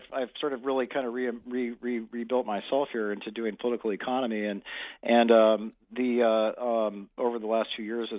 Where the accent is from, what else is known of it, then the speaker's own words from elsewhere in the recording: United States; And that's been disturbing for me as an American to hear.